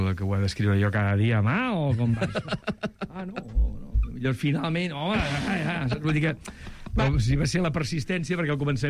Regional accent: Vila-seca, Catalonia, Spain; quan era més jovenet, amb el grup de teatre del meu poble, de Vilaseca, el Tarragonès

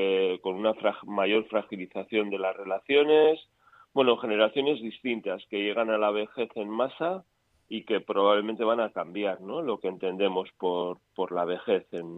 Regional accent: San Sebastián, Basque Country, Spain; yo soy vasco de Donosti, pues de Euskadi también

